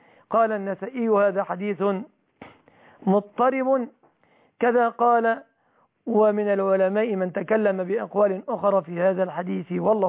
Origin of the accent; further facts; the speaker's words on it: Egypt; اما اللحوم التي تشترى من الجزارين في بلادنا مصر فبلادنا والحمد لله مسلمة